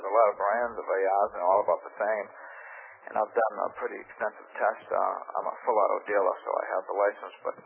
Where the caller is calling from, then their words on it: Massachusetts, United States; I'm from Massachusetts up here, and I happen to be a firearm dealer